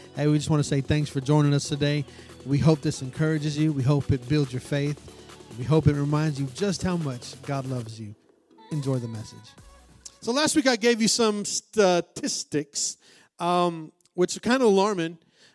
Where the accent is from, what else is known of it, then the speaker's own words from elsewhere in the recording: Texas, United States; And you know, we're from West Texas. We don't know what to do when it snows, right?